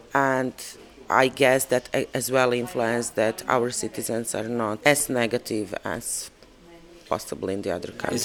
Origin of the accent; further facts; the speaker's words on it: Croatia; English is a second language; moved away as an adult; also born or lived in Bosnia; now in Serbia; I am a refugee from Croatia since the Balkans War in the 90s, and I left my home in 1995. I was 19 in that time, 20, and then I moved to Bosnia, and I lived in Bosnia for 20 years